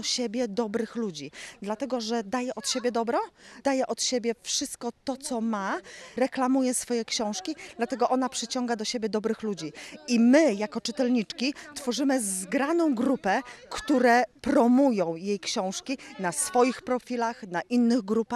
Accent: Tczew, Pomeranian Voivodeship, Poland; Ja przyjechałam z Tczewa, całkiem niedaleko, bo to jest około 40 kilometrów.

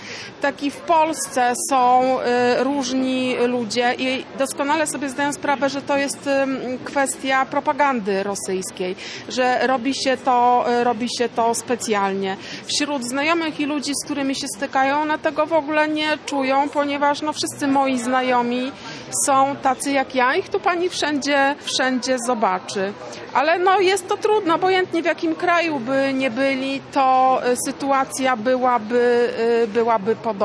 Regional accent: Gdańsk, Pomeranian Voivodeship, Poland; jestem gdańszczanką, Polką.

